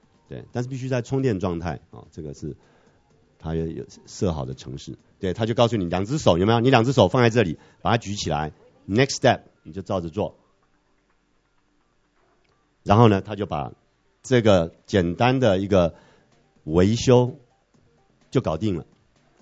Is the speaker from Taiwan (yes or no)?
yes; Taiwan; 这个研讨会上面我们台湾人很厉害了哈